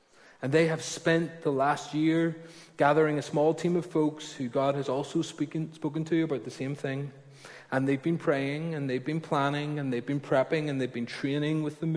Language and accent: English; Ballymena, Northern Ireland, United Kingdom; accent: Ballymena; I grew up in Ballymena, and learning French for GCSE with a Ballymena accent does not sound right.